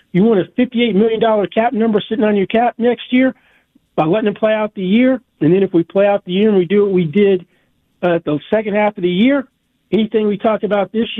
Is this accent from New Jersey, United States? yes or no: no; Nashville, Tennessee, United States; That's my hometown. Actually, that place is surprisingly the bachelorette party capital of the country.